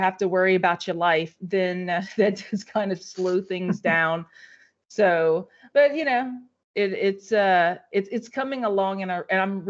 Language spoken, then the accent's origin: English; Louisiana, United States; So the Cajuns, we are a culture of people in Southwest Louisiana.